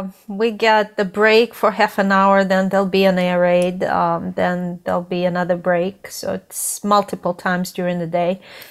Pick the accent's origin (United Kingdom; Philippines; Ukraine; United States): Ukraine; Eastern Ukraine; also born or lived in Soviet Union; I was born in Ukraine, actually in eastern Ukraine, which was occupied by Russians actually 8 years ago.